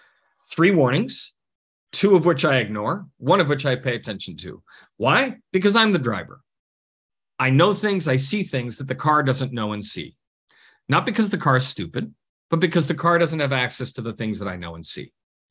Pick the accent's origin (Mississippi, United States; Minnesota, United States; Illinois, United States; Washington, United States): Minnesota, United States; now in Arizona, United States; Well, I grew up in Minnesota and I got trained in how to drive on ice and snow. I now live in Arizona.